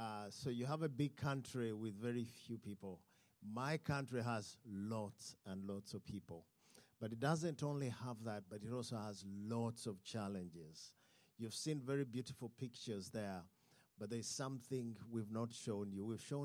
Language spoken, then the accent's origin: English; Uganda; I come from Uganda